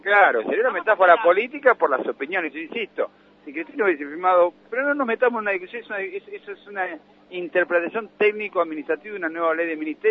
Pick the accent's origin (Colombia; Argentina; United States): Argentina; como argentinos